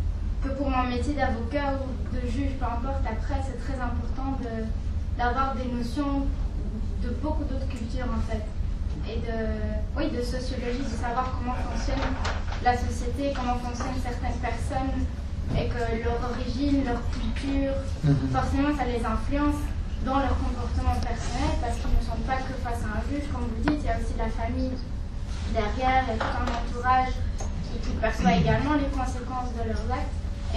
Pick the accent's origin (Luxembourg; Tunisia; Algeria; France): Luxembourg; now in Brussels, Belgium; je viens du Luxembourg, donc c'est un petit pays